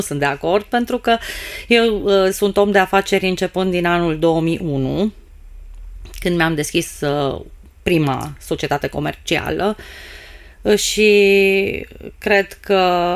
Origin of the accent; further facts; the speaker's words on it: Arad, Arad County, Romania; Vin din Arad.